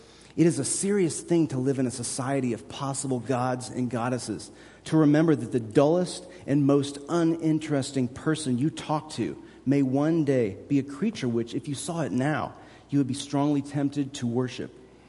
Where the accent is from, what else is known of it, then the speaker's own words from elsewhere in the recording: Kansas City, United States; Like, I'm from Kansas City. Like, we have rain.